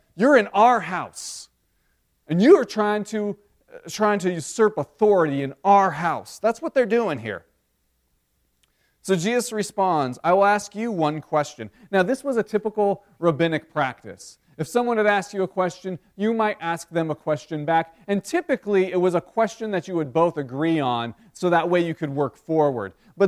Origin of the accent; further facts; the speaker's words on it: Denver, Colorado, United States; I remember when I grew up in Denver, I was a Broncos fan.